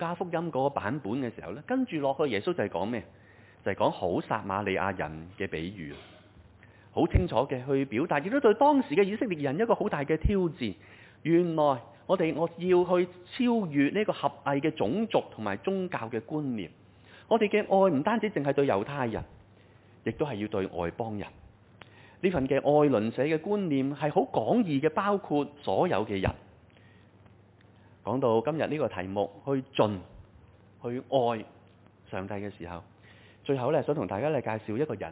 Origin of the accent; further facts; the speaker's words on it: Hong Kong; 不過可能對於我們香港人來說，我們很多人都不認識他。